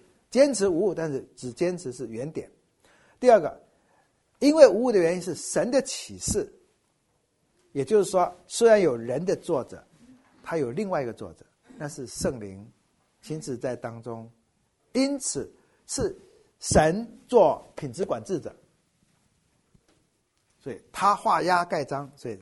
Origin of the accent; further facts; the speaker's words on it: China; 跟我们中国人跟老外打仗打不赢的时候，就香港割让了